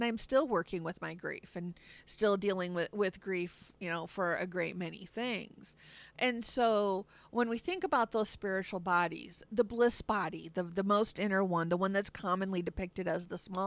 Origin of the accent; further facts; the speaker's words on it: United States; In our Western culture, I'm an American, so I'm speaking from the position of an American employee